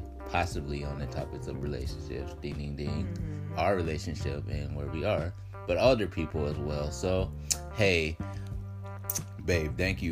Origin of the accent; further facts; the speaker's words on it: Chicago, Illinois, United States; Nah. I'm from the Midwest. I ain't from the South. My grandparents from the South, but I'm from the North.